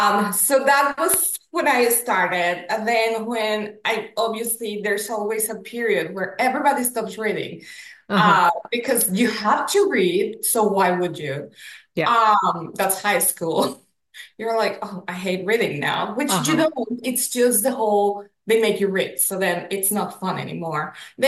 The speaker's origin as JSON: {"language": "English", "region": "Mexico City", "country": "Mexico", "tie": "born or raised there", "said": "I grew up in Mexico City."}